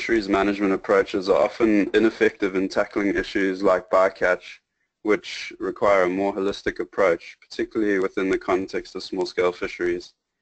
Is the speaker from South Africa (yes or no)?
yes; Durban, KwaZulu-Natal, South Africa; I grew up in Durban, which is on the east coast of South Africa, and the coast represents a key component of our lifestyles there. Basically, I grew up as a surfer, diver, and lifeguard